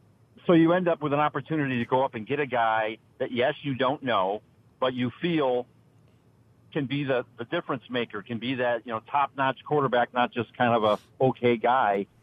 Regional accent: Murfreesboro, Tennessee, United States; Murfreesboro, Tennessee.

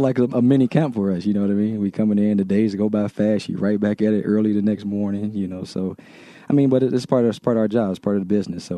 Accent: Detroit, Michigan, United States; That was kind of like the biggest school, you know, coming out of Detroit.

